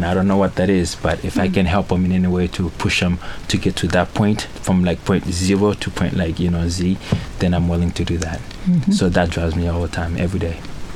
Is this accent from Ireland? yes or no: no; Haiti; now in United States; I grew up in Haiti, and we did grow up very poor. We didn't have much.